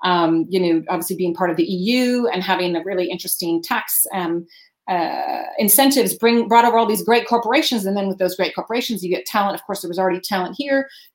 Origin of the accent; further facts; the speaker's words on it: United States; And so I know as an American here, when I first arrived